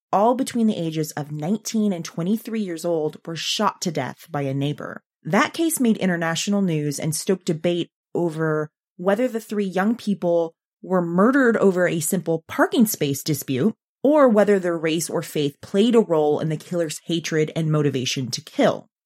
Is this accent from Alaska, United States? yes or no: yes; Alaska, United States; now in Texas, United States; I grew up in Alaska, so I know that 3.5 inches of snow is absolutely nothing.